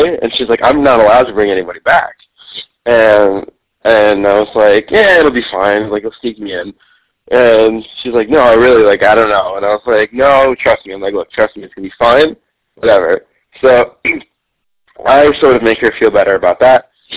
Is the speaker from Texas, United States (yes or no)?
no; New York, United States; I'm from New York.